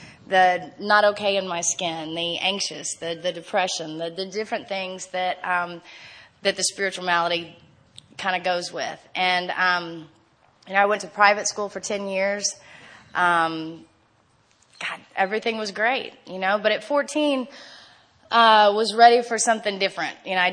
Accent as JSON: {"language": "English", "town": "San Antonio", "region": "Texas", "country": "United States", "said": "I'm from San Antonio. It's so dumb. Anyway, we come from a great family."}